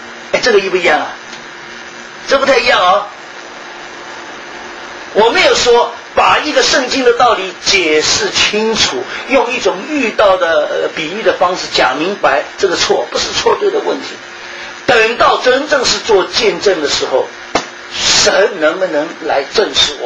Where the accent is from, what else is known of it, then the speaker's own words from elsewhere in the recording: Shanghai, China; 我们上海人讲的句话叫西装必塞，有没有听过这个话？